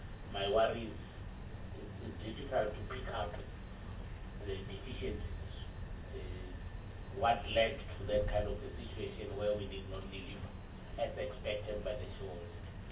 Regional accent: Limpopo, South Africa; because I'm from Bembe District

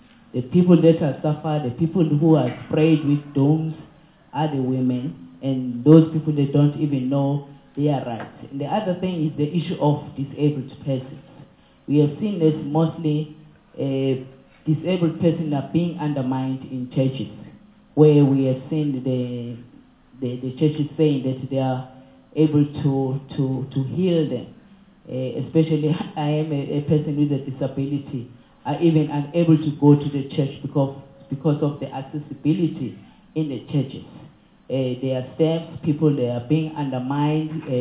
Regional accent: KwaZulu-Natal, South Africa; I'm from KwaZulu-Natal.

